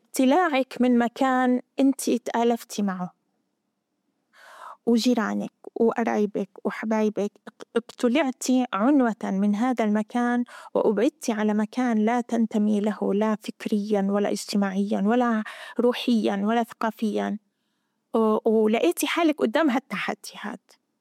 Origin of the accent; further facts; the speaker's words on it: Zarqa, Zarqa Governorate, Jordan; انولدت في مخيم الزرقاء وبعيش في مخيم الزرقاء، بس أنا من يافا.